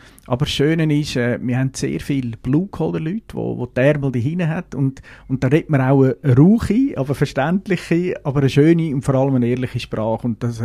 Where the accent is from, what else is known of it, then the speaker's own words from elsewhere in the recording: Uri, Switzerland; also born or lived in Zurich; als Zürcher, ursprünglich Urner, sind anfangs 80er Jahre auf Basel gekommen.